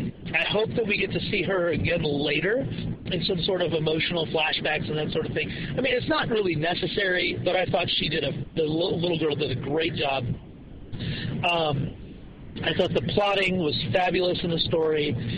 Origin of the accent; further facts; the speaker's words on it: United States; growing up in the United States, I watched Doctor Who on PBS.